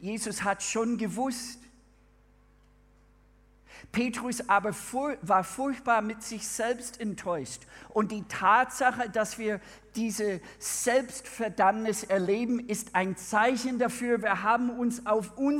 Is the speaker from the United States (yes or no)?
yes; Minnesota, United States; German is a second language; Ich komme aus Bundesstaat Minnesota. In Minnesota ist es sehr kalt im Winter und sehr warm im Sommer.